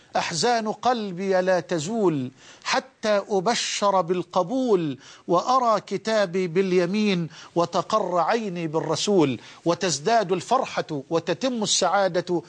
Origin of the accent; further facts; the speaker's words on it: Egypt; عندنا في مصر بيقولوها عجلة برا اللي هي البايسكل